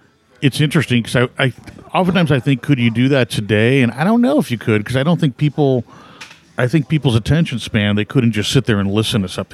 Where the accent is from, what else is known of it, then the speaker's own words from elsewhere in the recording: Oak Park, Illinois, United States; I grew up in Oak Park, which is right next to Chicago.